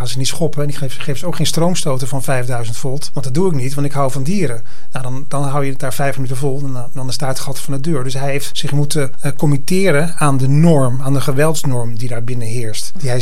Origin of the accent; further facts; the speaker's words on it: Ede, Gelderland, Netherlands; En dat komt omdat ik kom uit Ede.